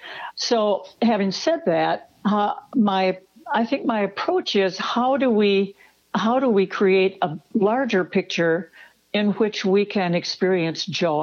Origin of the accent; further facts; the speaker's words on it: Wisconsin, United States; now in Mound, United States; I'm in Minnesota, and I'm from Wisconsin originally.